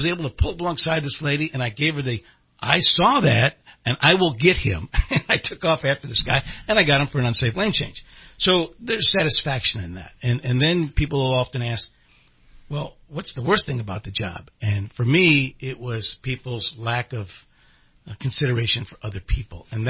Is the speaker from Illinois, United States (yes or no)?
yes; Chicago, Illinois, United States; I'm from Chicago, man.